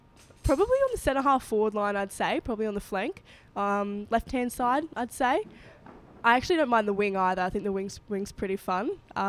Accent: Grafton, New South Wales, Australia; Yeah, so since I'm from Grafton, Sydney's a six-hour drive, or... you know, 1.5 hour flight.

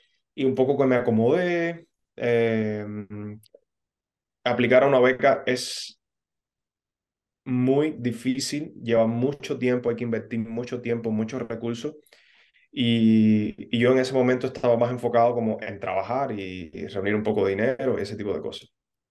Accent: Trinidad, Sancti Spíritus, Cuba; cuando estaba ya yo de vuelta a Trinidad, mi ciudad de origen

